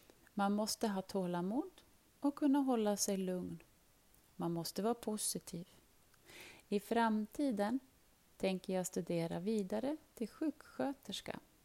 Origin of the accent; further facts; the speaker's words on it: Sudan; now in Sweden; och jag kommer från Sudan. Jag har bott i Sverige i 5 år.